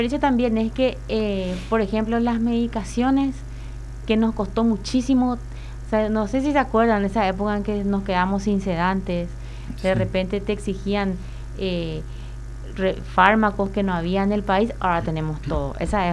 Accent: Paraguay; Así somos los paraguayos, esa es nuestra idiosincrasia

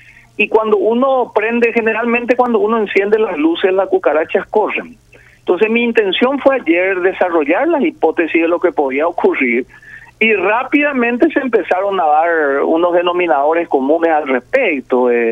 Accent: Paraguay; nos golpea a todos como paraguayos

